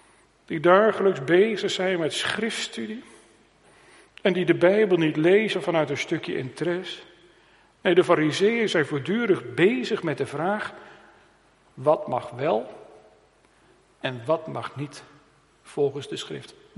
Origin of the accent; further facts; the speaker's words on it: Harderwijk, Gelderland, Netherlands; De plaats waar ik opgegroeid ben in Harderwijk.